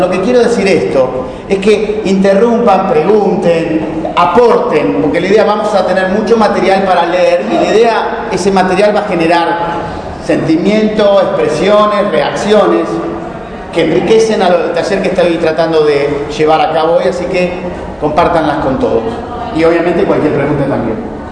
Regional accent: Rosario, Santa Fe, Argentina; now in Bahía Blanca, Argentina; Soy rosarino, vivo en Bahía Blanca hace como 30 años. Soy moré de la Escuela Hebrea de Bahía Blanca

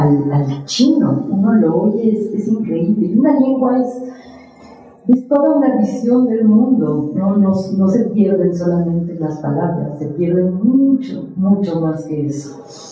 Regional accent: Mexico; En mi país también se han muerto ya muchas lenguas, lenguas como el náhuatl o el maya

